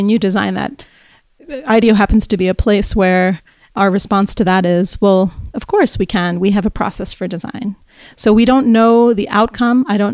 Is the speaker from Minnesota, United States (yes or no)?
no; New York, United States; I grew up in New York.